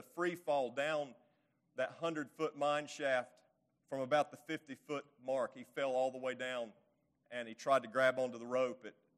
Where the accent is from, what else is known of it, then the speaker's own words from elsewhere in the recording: North Carolina, United States; I remember my grandpa showing me a place on Green River Road where I grew up there in North Carolina.